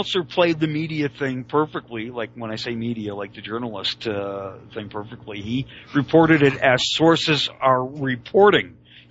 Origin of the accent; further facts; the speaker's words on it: Canada; I'm a Canadian, and I don't recall ever seeing anything called